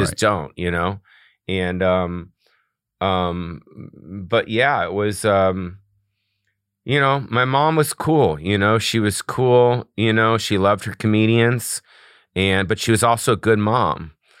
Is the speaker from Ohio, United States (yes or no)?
no; West Hollywood, California, United States; Born and raised in West Hollywood.